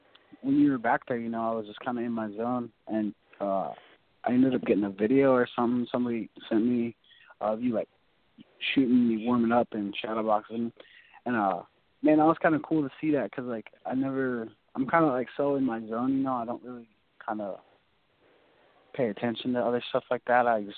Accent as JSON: {"language": "English", "region": "Nebraska", "country": "United States", "tie": "born or raised there", "also_born_or_lived": "Denver, United States / Minnesota, United States", "said": "Well, I was born in Denver, and we moved to Nebraska and then back to, like, from Minnesota to Nebraska and back."}